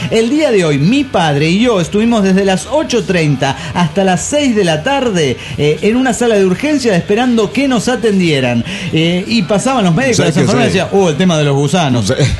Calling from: Cancún, Quintana Roo, Mexico; de Cancún, Quintana Roo.

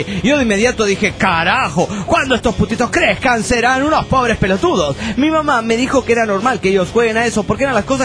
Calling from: Tuxtla Gutiérrez, Chiapas, Mexico; de Tuzla Gutiérrez, Chiapas.

